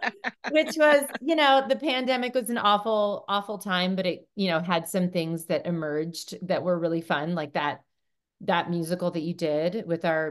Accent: California, United States; now in Whitefish, United States; I mean, growing up in the East Bay, it's like you see people from all walks of life, you know

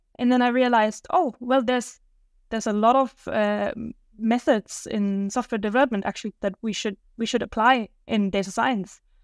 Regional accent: Nuremberg, Bavaria, Germany; Not quite. I'm from Nuremberg.

